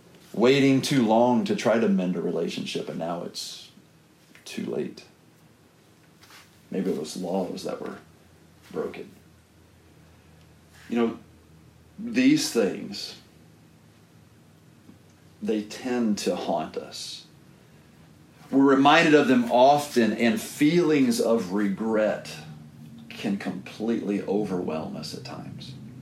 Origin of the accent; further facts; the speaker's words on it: Danvers, Massachusetts, United States; I can remember when I was a teenager growing up in Danvers